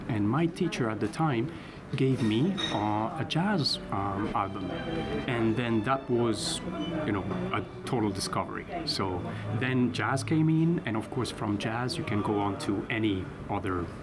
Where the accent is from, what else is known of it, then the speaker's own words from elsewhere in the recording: Spain; born there; first language Spanish; English is a second language; I was born in Spain, so that was my mother tongue. Then I'm part French, and also, you know, I have a bit of French in me